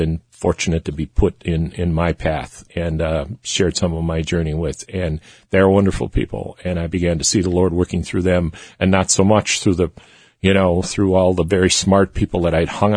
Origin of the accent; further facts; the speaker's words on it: Wisconsin, United States; I'm a cradle Catholic. I was born in Wisconsin. I grew up there, attended school there.